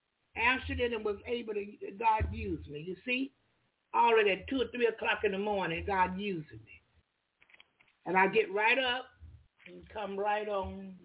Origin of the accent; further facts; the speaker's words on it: United States; And y'all know I'm American, so I can't always pronounce the names of pastors and people correctly.